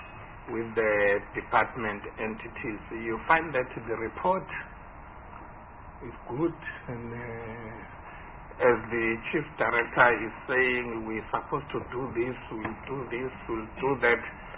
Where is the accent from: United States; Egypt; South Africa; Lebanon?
South Africa; Durban, KwaZulu-Natal; Because you find that I'm from Etegwini, Durban, where he says there is a unit, but I've never heard of it.